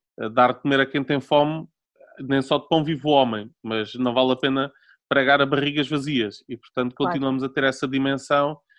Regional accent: Alentejo, Portugal; como sou alentejano posso contar piadas de alentejanos

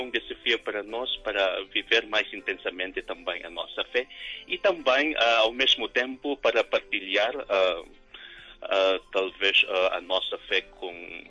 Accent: Philippines; Portuguese is a second language; now in Lisbon, Portugal; que sou filipino

